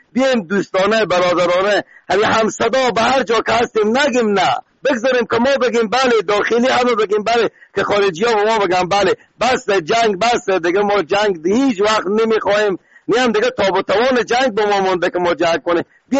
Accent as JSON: {"language": "Persian", "country": "Afghanistan", "said": "ما خود ما افغانیم،"}